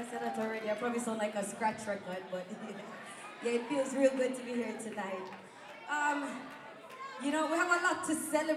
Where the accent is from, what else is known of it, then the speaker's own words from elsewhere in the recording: Nannyville Gardens, Jamaica; where I grew up in Jamaica, a place called Nannyville Gardens, life wasn't easy at all.